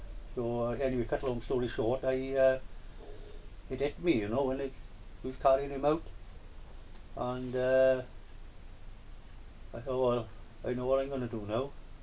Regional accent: Bargoed, Wales, United Kingdom; also born or lived in Pentoyn; I was born in a little village further up the Rhymney Valley called Pentoyn. And I was 4 or 5 months old when we moved from there. It was after the war, Bargoed, where they built a new housing estate of steel houses.

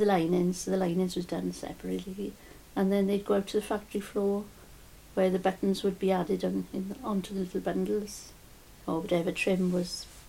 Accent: Cwmfelin, Wales, United Kingdom; born there; I was born in Cwmfelin.

